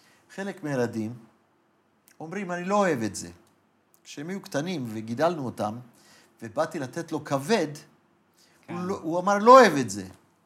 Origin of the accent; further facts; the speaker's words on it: United States; Hebrew is a second language; בתור אמריקאי שיודע אנגלית